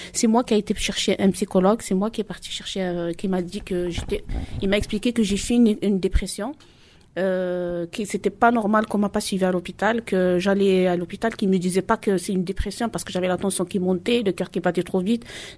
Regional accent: Marseille, Provence-Alpes-Côte d'Azur, France; j'ai 47 ans. Je viens de la Castellane, 16e arrondissement.

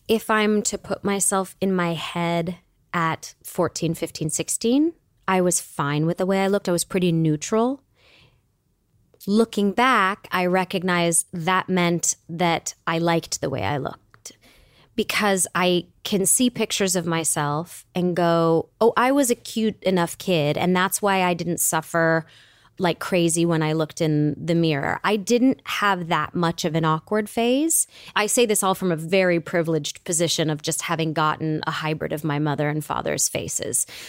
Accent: Michigan, United States; I grew up in a 1,000-square-foot home, a little bungalow with my mom, and it was definitely watching her put on creams, trying to understand why she did it.

